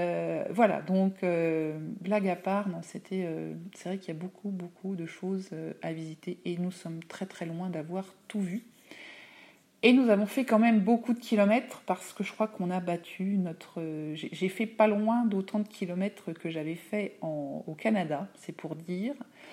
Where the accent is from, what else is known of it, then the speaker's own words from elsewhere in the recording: France; beaucoup moins de touristes que l'on peut avoir chez nous en France.